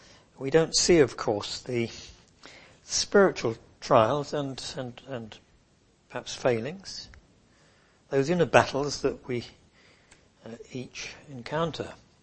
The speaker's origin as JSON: {"language": "English", "country": "United Kingdom", "said": "Particularly, I suppose, being British, we tend not to wear our hearts on our sleeves."}